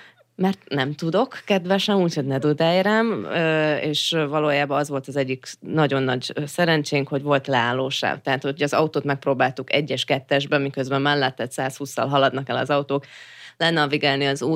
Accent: Komárom, Komárom-Esztergom, Hungary; Mivel, hogy mind a hárman komáromiak vagyunk, ezért nekünk az volt a bázisunk, onnét könnyebben indultunk el.

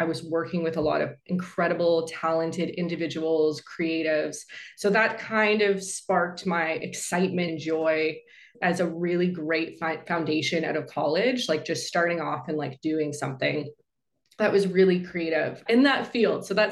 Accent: Canada; I went to school in Toronto. I'm from Canada.

